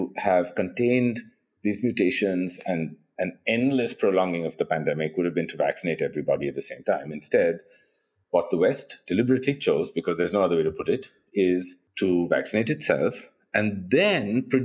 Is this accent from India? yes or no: yes; India; I'm from India. I work in South Africa and Brazil